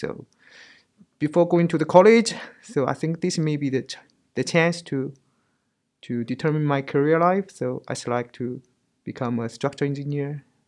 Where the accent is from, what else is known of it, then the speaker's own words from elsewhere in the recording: China; now in Auckland, New Zealand; I'm from China, but I'm living and working in New Zealand as a structural fire research engineer.